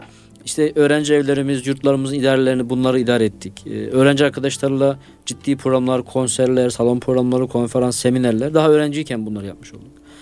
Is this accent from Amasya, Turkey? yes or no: yes; Amasya, Turkey; Amasyalıyım.